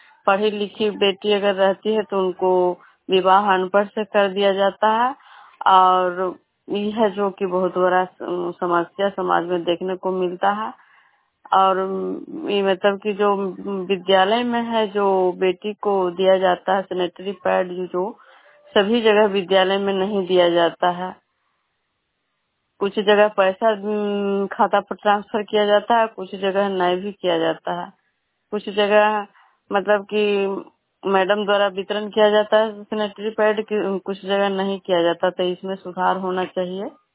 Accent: Vishnupur, Bihar, India; मैं विष्णुपुर ग्राम खजुरा पंचायत नालंदा जिला नरनौसा प्रखंड के निवासी हूँ।

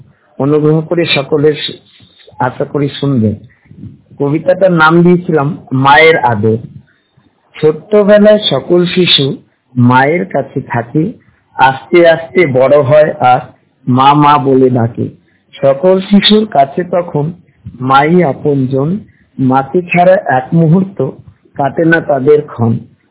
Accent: Siliguri, West Bengal, India; আমার বাড়ি শিলিগুড়িতে।

